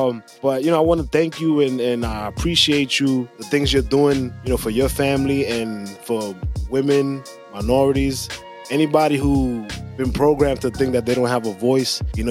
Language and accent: English; Dominican Republic; she's from my, you know, my home country, Santo Domingo.